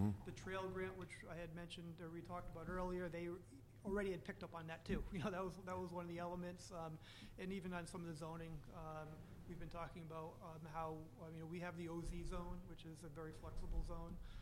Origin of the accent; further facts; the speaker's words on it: Franklin, Connecticut, United States; now in Lebanon, United States; Native of the area, I grew up in Franklin. Live in Lebanon right now, and my wife teaches in Norwich, and southeastern Connecticut, born and live here.